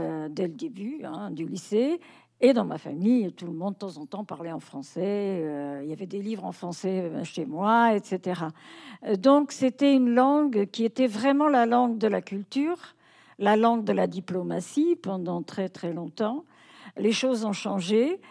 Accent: Portugal; first language Portuguese; French is a second language; Ben, rapport, c'est ma langue maternelle, pour commencer. Et donc, le français est une langue d'adoption. Mais bon, c'est une langue, je vous le disais, qui a toujours été très présente dans ma famille au Portugal

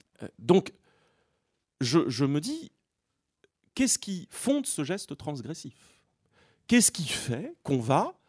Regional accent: France; born there; moi, je suis né en France, de parents français, comme tout le monde.

